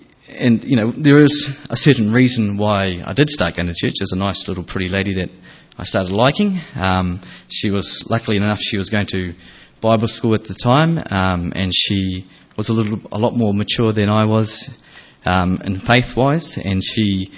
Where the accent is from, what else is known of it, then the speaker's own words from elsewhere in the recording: New Zealand; first language Japanese; English is a second language; didn't really want to be back in NZ. It's not really where I wanted to be. My first language is Japanese. I wanted to speak Japanese